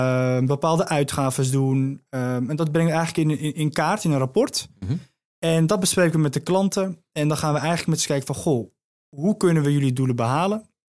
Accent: Hoofddorp, North Holland, Netherlands; 22 jaar. Ik kom uit Hoofddorp, een stadje naast Amsterdam.

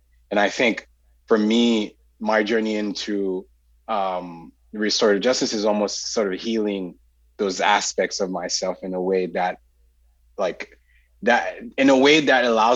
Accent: Port-au-Prince, Ouest, Haiti; So like being born and raised in Port-au-Prince, Haiti, I think as a post-colonial country that's sort of born out of slavery

